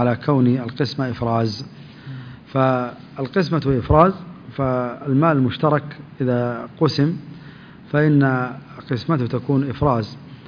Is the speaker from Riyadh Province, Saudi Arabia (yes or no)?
no; Yanbu, Medina Province, Saudi Arabia; يسموه عندنا في ينبع اللقاط